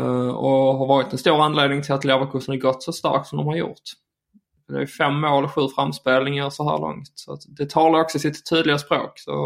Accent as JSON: {"language": "Swedish", "town": "Ystad", "region": "Skåne", "country": "Sweden", "tie": "born or raised there", "said": "extra stolt är mig också att han kommer från mina hemtrakter nere i Ystad"}